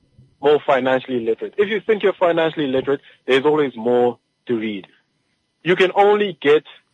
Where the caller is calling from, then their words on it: Windhoek, Khomas, Namibia; I'm calling you from Windhoek.